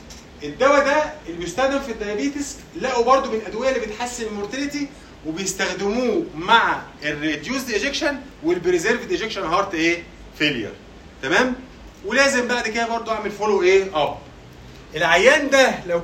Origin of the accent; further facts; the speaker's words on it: Egypt; احنا عندنا في مصر في حاجه اسمها قرار علافه الايه الدوله